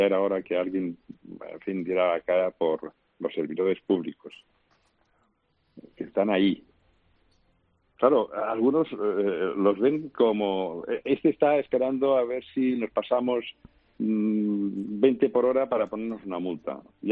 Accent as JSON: {"language": "Spanish", "region": "Catalonia", "country": "Spain", "moved": "yes", "lives_now": "Madrid, Spain", "said": "Yo soy catalán, como tú sabes, vivo en Madrid hace 50 años. La empresa la creé en Madrid, y tenemos tiendas pocas en Cataluña, pero yo me siento catalán y español"}